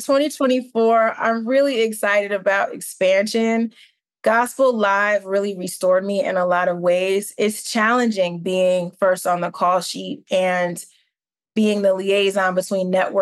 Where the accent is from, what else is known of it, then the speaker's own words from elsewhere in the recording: Newton, Georgia, United States; also born or lived in Newark, New Jersey; And even though I was born in Newark, New Jersey, I actually, my first 3 years, my formative years, I was raised in Newton, Georgia.